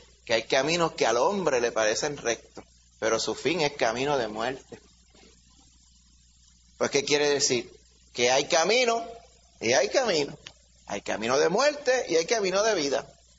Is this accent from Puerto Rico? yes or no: yes; Puerto Rico; Es todo lo contrario a lo que a veces nosotros quizás como boricuas pensaríamos.